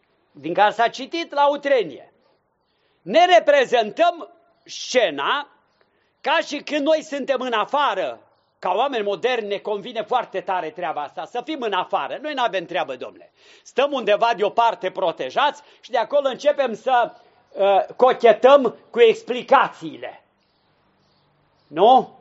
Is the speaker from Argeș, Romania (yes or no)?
no; Ludișor, Brașov County, Romania; care în satul meu, Ludișor, din țara Făgărașului, se făcea noaptea